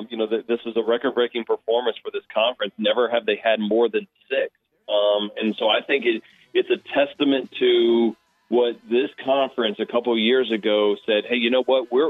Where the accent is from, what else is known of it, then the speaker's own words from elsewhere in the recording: Baton Rouge, Louisiana, United States; You know, I grew up in Baton Rouge, and so the legend of Pistol Pete is bigger than life.